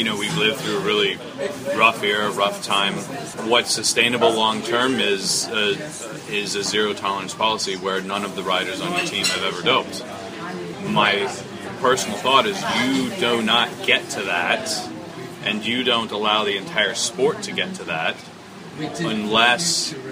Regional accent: United States; listen, I'm an American, he's a Canadian.

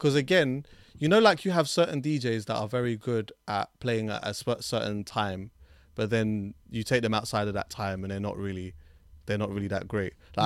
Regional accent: Jamaica; and I'm Jamaican, bro.

